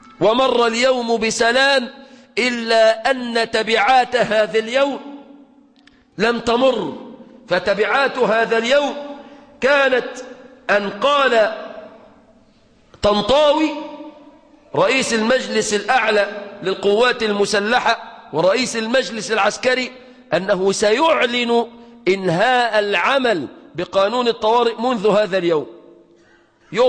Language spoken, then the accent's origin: Arabic; Egypt; في بلادنا مصر